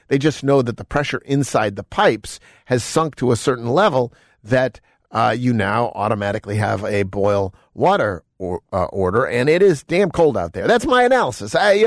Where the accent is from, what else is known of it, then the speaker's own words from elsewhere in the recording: Buffalo, New York, United States; You know, I say I'm from Buffalo, and the truth is I am from Buffalo, but I have become soft over the years